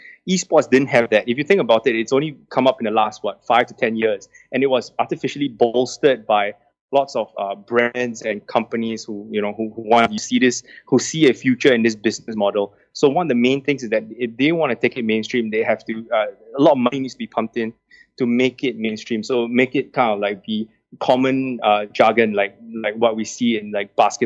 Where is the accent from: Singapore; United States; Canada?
Singapore; I am Singaporean through and through, born and bred, very proudly so.